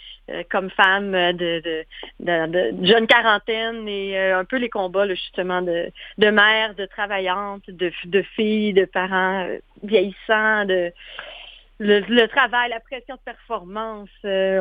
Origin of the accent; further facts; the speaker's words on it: Thetford Mines, Quebec, Canada; Moi, je suis native de Thetford Mines. Et puis, on s'est rencontrés à Montréal. On habite l'une et l'autre dans la Montérégie maintenant, mais quand même à une certaine heure de distance. Et puis, moi, j'ai fait un détour par Québec.